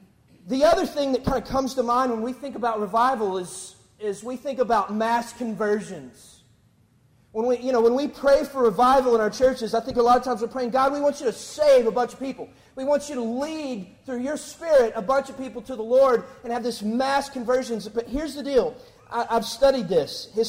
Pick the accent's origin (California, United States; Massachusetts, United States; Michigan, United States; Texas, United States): Texas, United States; Athens; I grew up in East Texas, which is a lot like North Carolina, all right, and so with not as good basketball, and I grew up in this little church called First Baptist Athens, Texas